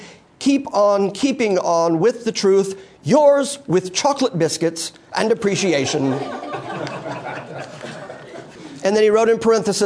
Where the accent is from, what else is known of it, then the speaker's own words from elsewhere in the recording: Zimbabwe; first language Shona; English is a second language; now in United States; I came to the USA from Zimbabwe in 2000 in my quest for the American dream, but the gold that I was looking for turned into a quest for God. Coincidentally, in Shona, my native language, money is Mari and God is Mawari.